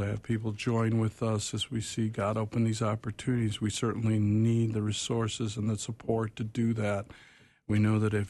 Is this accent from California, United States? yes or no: no; Wheaton, Illinois, United States; I grew up actually in Wheaton, Illinois.